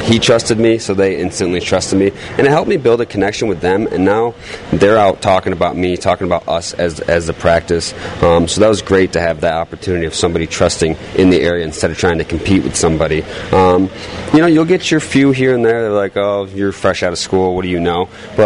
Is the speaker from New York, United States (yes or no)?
yes; Weedsport, New York, United States; I mean, it's my hometown. I grew up in Weedsport, just west of Syracuse, you know, so I was always a big Syracuse fan